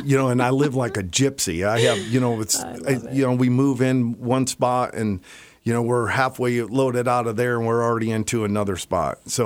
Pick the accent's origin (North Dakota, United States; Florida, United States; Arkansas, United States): Florida, United States; moved away as an adult; now in Kodiak, United States; I'm a transplant from Florida back in 95.